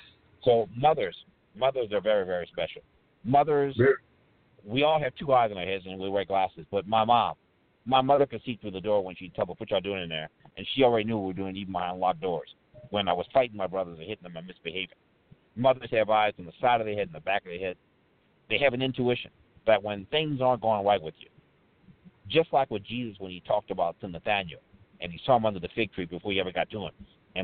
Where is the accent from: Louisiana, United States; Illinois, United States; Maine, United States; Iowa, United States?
Louisiana, United States; when I was a young boy growing up in Louisiana